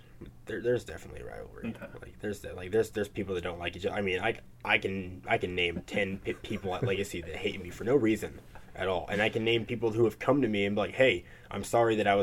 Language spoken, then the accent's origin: English; Alaska, United States; born there; I was born in Alaska, so that's the point.